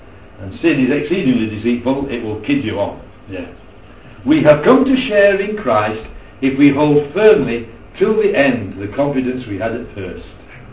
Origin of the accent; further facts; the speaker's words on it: Yorkshire and the Humber, United Kingdom; Well, I don't come from North Yorkshire, I come from South Yorkshire.